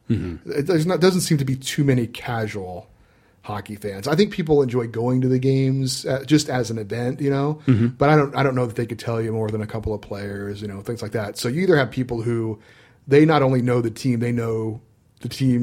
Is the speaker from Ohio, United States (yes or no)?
no; California, United States; also born or lived in Hawaii; I was born in Hawaii. My dad was in the military. And then when I was very young, I moved to California. I've been here ever since.